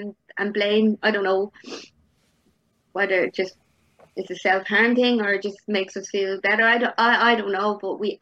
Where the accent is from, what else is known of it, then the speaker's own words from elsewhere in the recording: Ireland; But I think as Irish people, we do beat ourselves up all the time.